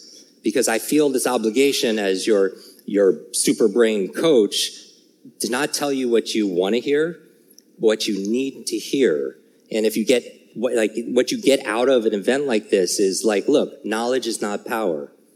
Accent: New York, United States; I grew up in the Northeast, in New York. I despise the cold

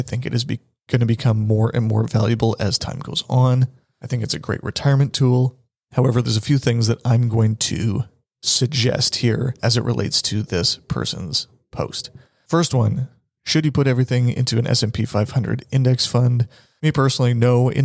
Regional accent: Canada; there are some minor inefficiencies for us as being Canadian investors

